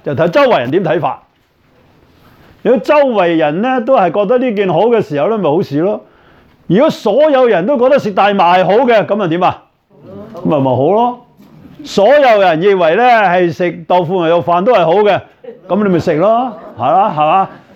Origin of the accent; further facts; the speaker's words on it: China; 我哋中國人咧就最興呢樣嘢啦，係嘛？